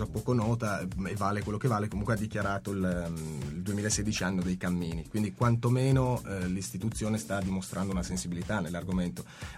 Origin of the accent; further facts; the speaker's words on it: Piedmont, Italy; now in Rome, Italy; Io vivo a Roma da 20 anni, sono piemontese, ecco.